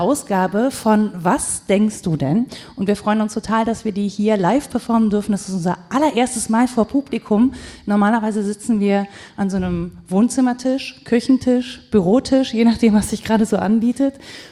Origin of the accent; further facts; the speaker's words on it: Cologne, North Rhine-Westphalia, Germany; wir kommen aus Köln, das ist jetzt irgendwie nicht hamburgisch oder so.